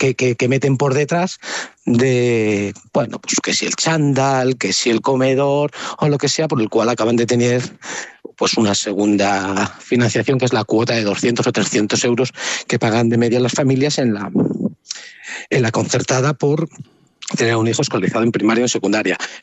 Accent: Salamanca, Castile and León, Spain; now in Madrid, Spain; Yo soy de provincia, soy de Salamanca, lo digo con mucho cariño, y yo en Salamanca me he movido en bicicleta durante toda mi vida

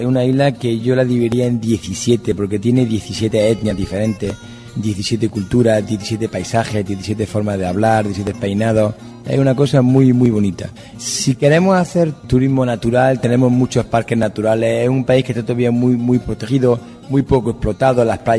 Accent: Granada, Andalusia, Spain; yo soy de Granada y a mí la siesta no me la quita nadie.

